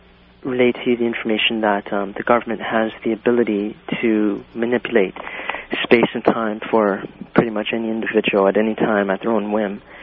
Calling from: Toronto, Ontario, Canada; I'm calling from Toronto, Ontario.

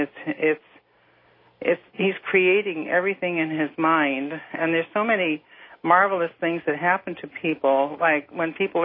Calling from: Portland, Oregon, United States; I'm calling from Portland, Oregon.

